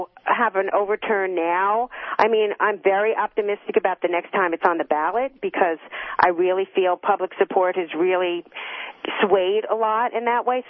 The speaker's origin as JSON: {"language": "English", "town": "Long Island", "region": "New York", "country": "United States", "tie": "born or raised there", "said": "I play for the North Shore Animal League, which is my hometown animal shelter from Long Island, New York."}